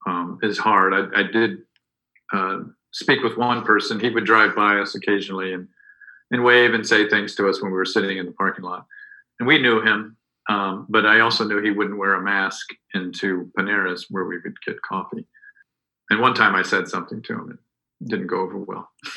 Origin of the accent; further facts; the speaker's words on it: United States; I'll say as an American, it's been extremely disappointing to see that unlike 9/11, when we came together